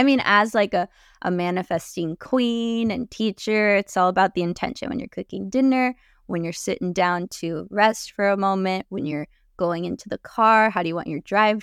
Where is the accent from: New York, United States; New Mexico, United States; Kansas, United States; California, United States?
California, United States; born there; So it all started in 1994. I was born in California.